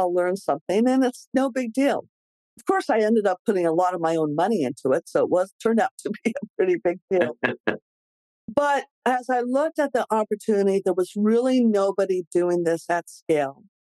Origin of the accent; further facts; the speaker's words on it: Santa Fe, New Mexico, United States; I met a gal who happened to be from Santa Fe, my hometown, who had started a baby gear rental platform.